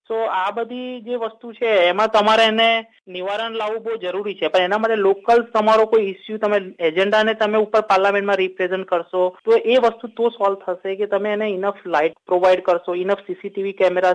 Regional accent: Vadodara, Gujarat, India; now in Sydney, Australia; હું બરોડાથી છું, ગુજરાત ઇન્ડિયામાંથી. ઓસ્ટ્રેલિયામાં 12 વર્ષથી હું સેટલ થયો છું, western સિડનીમાં. Proud to B Australian, but definitely એવું કહી શકું કે ઇન્ડિયન હેરિટેજથી બી પ્રાઉડ છે મને.

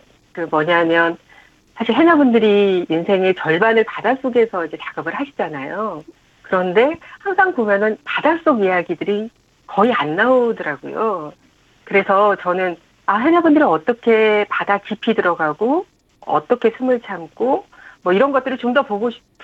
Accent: Jeju, South Korea; 왜냐하면 제가 고향이 제주도거든요.

